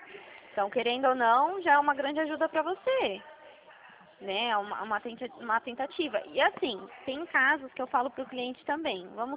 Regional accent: Dracena, São Paulo, Brazil; Eu sou de Dracena.

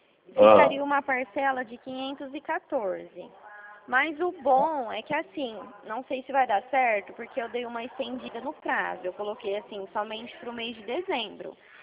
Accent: São Paulo, Brazil; eu sou da região de Prudente.

